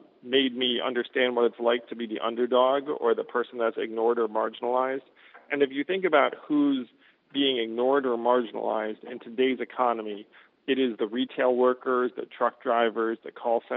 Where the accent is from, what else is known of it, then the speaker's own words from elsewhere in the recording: Schenectady, New York, United States; born there; Yes, my father worked at GE. I was born in Schenectady, New York.